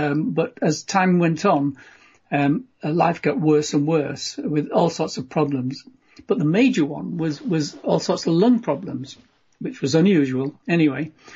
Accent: England, United Kingdom; accent: English; Hope you can understand my English accent.

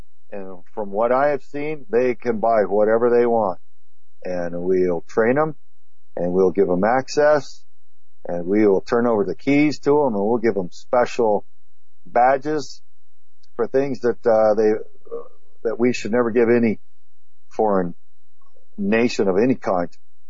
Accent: Texas, United States; Growing up in Southern Texas, camping, once witnessed two raccoons

